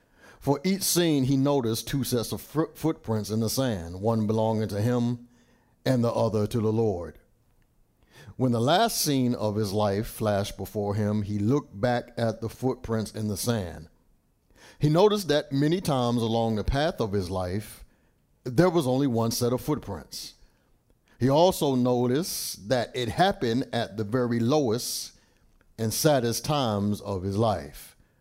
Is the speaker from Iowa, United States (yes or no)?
no; Washington, District of Columbia, United States; because I'm from the Washington, D.C. area